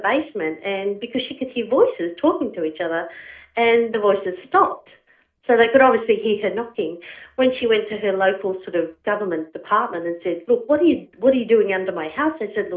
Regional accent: Blue Mountains, New South Wales, Australia; And I grew up in the Blue Mountains, which is just outside of Sydney, and it's completely honeycombed.

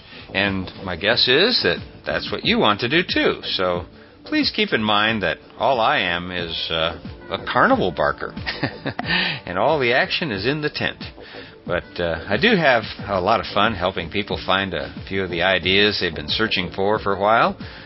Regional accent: Topeka, Kansas, United States; Growing up in Topeka, Kansas

